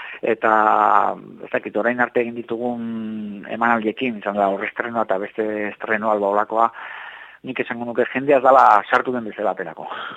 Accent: Hondarribia, Basque Country, Spain; nire Hondarribikoa naiz

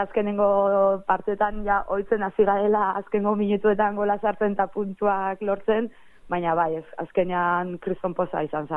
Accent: Arrasate-Mondragón, Basque Country, Spain; Bai, ni Arrasatearra naiz

